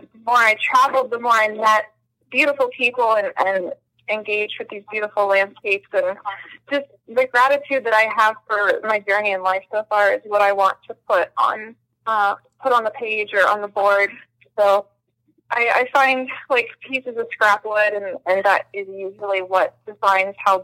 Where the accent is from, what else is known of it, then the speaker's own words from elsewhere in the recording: East Coast, United States; moved away as an adult; now in Pueblo, United States; And for me, I grew up on the East Coast, and I spent the first 20 years of my life there, and it was really more cloistered.